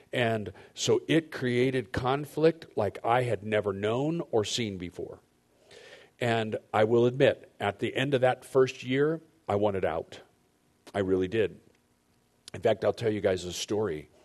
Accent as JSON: {"language": "English", "town": "San Diego", "region": "California", "country": "United States", "tie": "born or raised there", "said": "I grew up in North Park, and so we lived, our Mari and I lived in College Park up by San Diego State."}